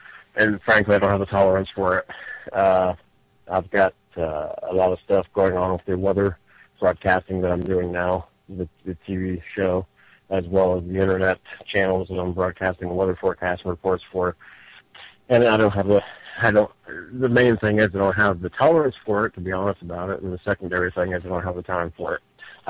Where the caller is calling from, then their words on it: Ohio, United States; from Ohio.